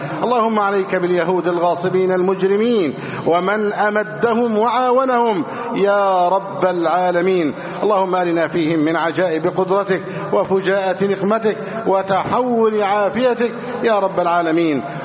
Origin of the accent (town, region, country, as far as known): Egypt